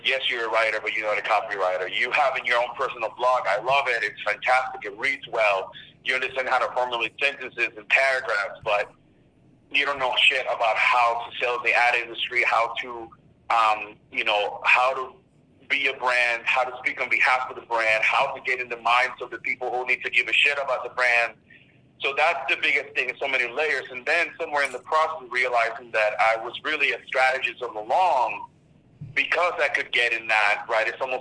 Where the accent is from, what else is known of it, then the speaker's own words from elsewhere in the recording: Puerto Rico; It's an extension of everything I loved about growing up in Puerto Rico.